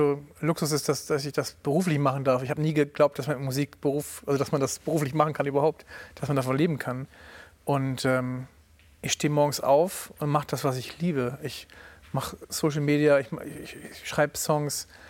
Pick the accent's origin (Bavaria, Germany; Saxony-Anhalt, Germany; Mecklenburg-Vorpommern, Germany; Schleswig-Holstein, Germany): Mecklenburg-Vorpommern, Germany; Radekow; also born or lived in Berlin; bin in Berlin geboren und in Radekow, einem kleinen Dorf an der Ostsee, aufgewachsen.